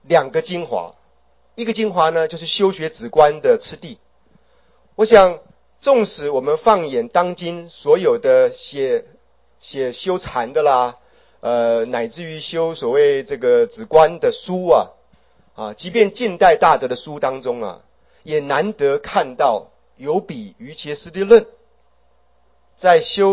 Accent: China; 可以说是我们中国人的福报啊，中国人的福报。

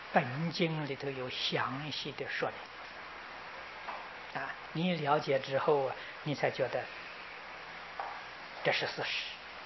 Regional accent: China; 这个三位大菩萨与我们中国人缘分的非常之深

